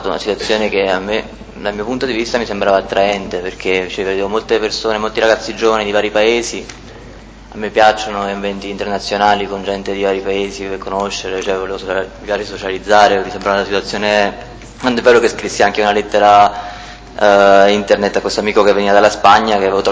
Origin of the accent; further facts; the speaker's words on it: Benevento, Campania, Italy; born there; Sono nato a Benevento il 14 giugno 1977.